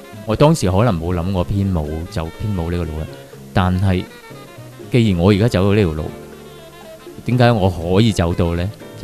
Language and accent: Cantonese; China; 因为始终我们都是中国人